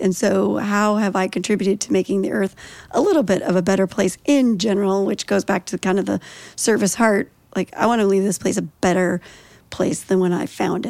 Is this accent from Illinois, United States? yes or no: no; Troutdale, Oregon, United States; So I'm an Oregon native and I grew up in East Multnomah County.